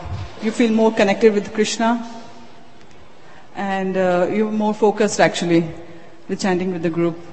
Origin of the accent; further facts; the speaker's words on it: Minneapolis, Minnesota, United States; I'm from Minneapolis.